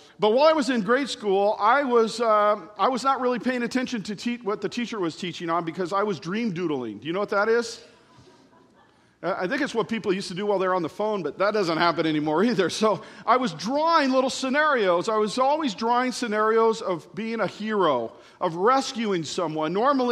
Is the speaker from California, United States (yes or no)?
yes; California, United States; I am from Southern California. I can't change anything about that.